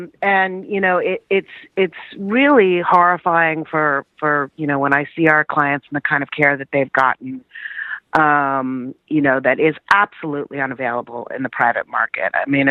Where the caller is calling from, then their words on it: San Francisco, California, United States; from San Francisco.